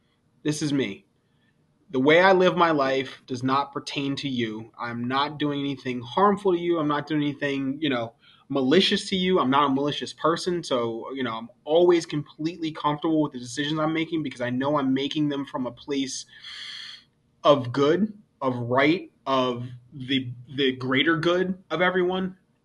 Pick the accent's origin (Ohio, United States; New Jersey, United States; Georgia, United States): New Jersey, United States; so I went through that phase where I'm in my 20s, and I'm from New Jersey, and I'm down in Tallahassee, and y'all don't know me, and I'm tough.